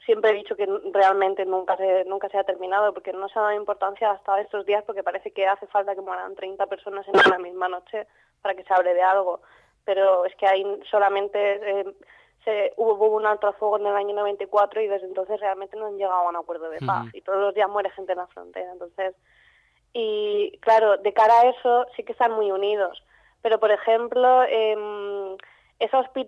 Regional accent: Castilla-La Mancha, Spain; Porque yo vengo de un pueblo de La Mancha muy, muy pequeñito

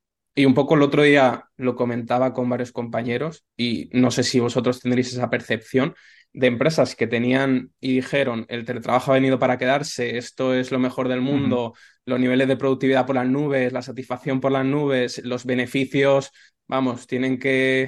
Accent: Albacete, Castilla-La Mancha, Spain; yo también porque soy procedente de Albacete y en Albacete somos los que somos

